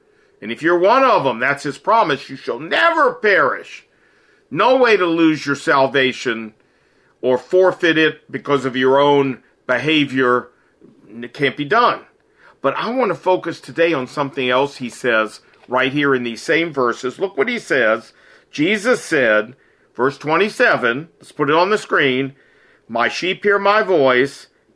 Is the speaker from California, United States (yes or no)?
no; Chicago, Illinois, United States; now in Seoul, South Korea; I'm originally from Chicago, and I currently live in Seoul, Korea.